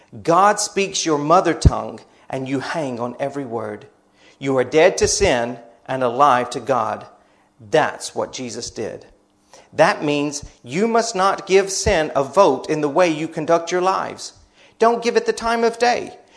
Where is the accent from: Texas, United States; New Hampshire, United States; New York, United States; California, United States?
Texas, United States; Beaumont; born there; also born or lived in Arkansas; I was born in Texas. Beaumont, Texas, just north of Houston, if you know where that is. My parents moved back to Arkansas.